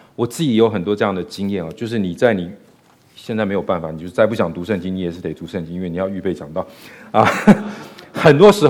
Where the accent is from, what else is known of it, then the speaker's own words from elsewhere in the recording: Henan, China; 我是河南人啊。